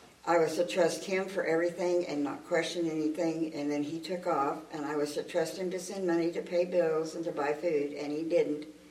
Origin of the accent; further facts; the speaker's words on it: Kansas, United States; Then I lost my job, and I came back to Kansas, had to go back to my hometown, and I just hated it.